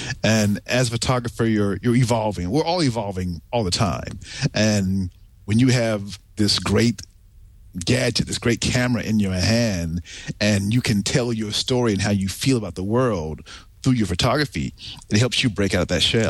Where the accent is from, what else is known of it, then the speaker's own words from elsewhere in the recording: New York, United States; But we grew up in New York, and my dad got me into photography.